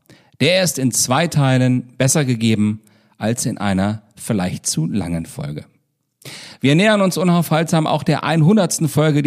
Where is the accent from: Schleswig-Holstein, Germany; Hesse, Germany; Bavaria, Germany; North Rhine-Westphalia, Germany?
Hesse, Germany; Baunatal; die Messe für meine Heimatstadt Baunatal